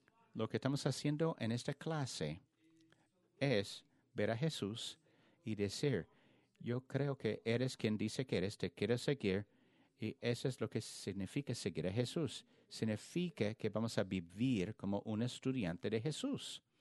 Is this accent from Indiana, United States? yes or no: yes; Indianapolis, Indiana, United States; Spanish is a second language; Creciéndome, soy de Indianapolis, pero mis abuelos se juntaron a un pueblito en Kentucky después de jubilarse.